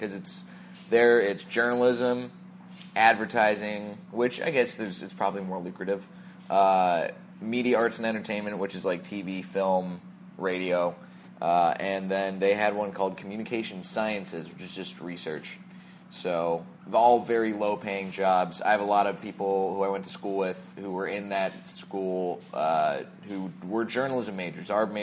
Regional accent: Dallas, Texas, United States; Pretty conservative, and it was... broken up, you know, there's Dallas and Fort Worth are like the Metroplex is what they call it.

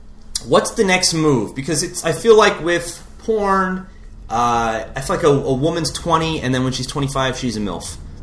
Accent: San Diego, California, United States; I am from San Diego originally.

